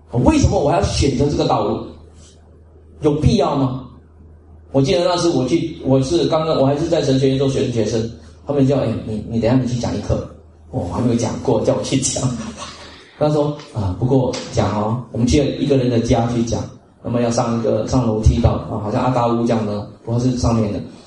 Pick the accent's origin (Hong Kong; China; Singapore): Singapore; 所以我们在这里新加坡，我们在一个舒适的环境成长